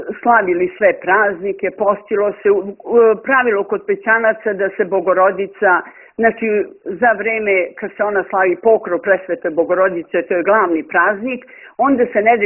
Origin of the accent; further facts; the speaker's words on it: Peć, Peja District, Kosovo; born there; pošto sam rođena u Peći